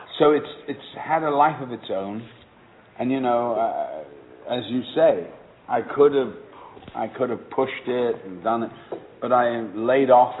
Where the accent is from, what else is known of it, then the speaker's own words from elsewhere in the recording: England, United Kingdom; and I'm from England, so things in England are a little more measured and a little more relaxed